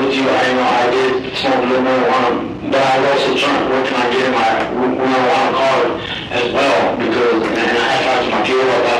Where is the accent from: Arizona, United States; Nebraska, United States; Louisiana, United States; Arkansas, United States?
Arizona, United States; Like, I'm not even from that county, I'm from Mojave County.